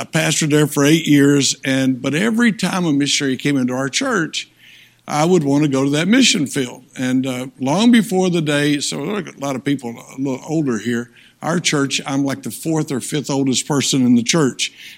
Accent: Tennessee, United States; I'm from Tennessee Hillbilly, you know, and so she's a rich little Atlanta girl.

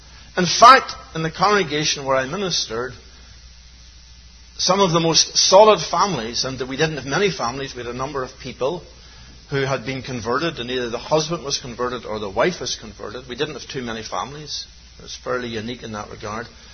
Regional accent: Northern Ireland, United Kingdom; As a child growing up in Northern Ireland, I moved from a country area. There were six houses in the country that I... It was literally a field with six houses in it.

